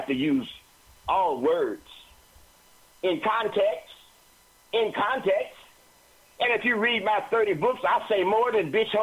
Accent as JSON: {"language": "English", "town": "Oakland", "region": "California", "country": "United States", "tie": "born or raised there", "said": "But when I grew up in West Oakland, in the Harlem of the West, nigga wasn't no bad word."}